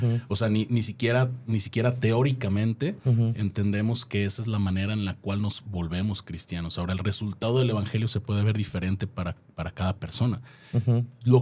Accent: Mexico; moved away; venimos de un país donde la religión es parte casi de la cultura, o sea, para algunos de nosotros es como naces mexicano diagonal católico

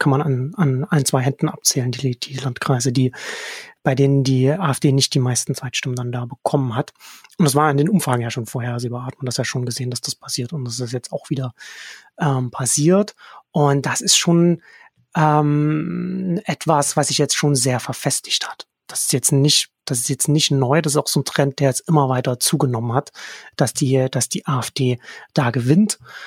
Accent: Saxony, Germany; Ich komme ursprünglich aus Sachsen. Ich bin in einem kleinen Dorf zwischen Chemnitz und dem Erzgebirge aufgewachsen.

